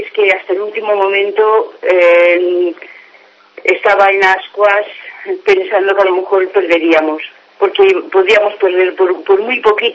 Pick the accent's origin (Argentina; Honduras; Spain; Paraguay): Spain; Valencian Community; yo soy valenciana, pero que he vivido en el extranjero toda la vida